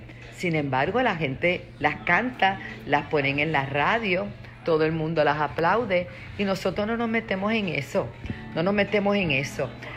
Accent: Puerto Rico; por lo que está pasando en mi país, en mi hermosa tierra Puerto Rico

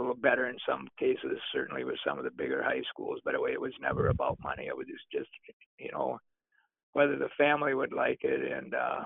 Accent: Elmwood, Wisconsin, United States; I was born and raised in Elmwood, Wisconsin, so Menominee was only about 20 miles from there

